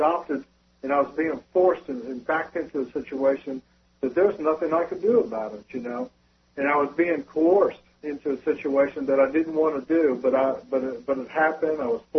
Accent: Philadelphia, Pennsylvania, United States; also born or lived in Orlando / Fairfield, California; I'm from Philadelphia. We moved down to Orlando, then out there in Fairfield, California, where the B-52s were.

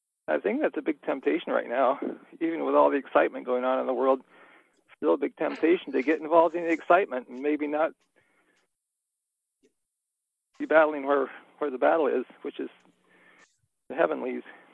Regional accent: Freeport, Maine, United States; also born or lived in Bath / Brunswick; Yeah, I grew up kind of in Freeport, well, Bath, Freeport, Brunswick area. All along there.

